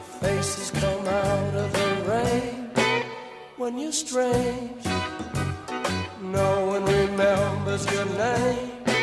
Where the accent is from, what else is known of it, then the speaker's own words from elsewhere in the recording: Colombia; oh, I come from Colombia, people think about narcos